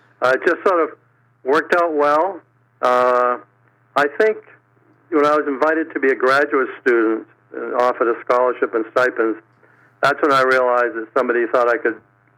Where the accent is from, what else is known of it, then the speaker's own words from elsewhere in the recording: Maine, United States; I'm from Maine.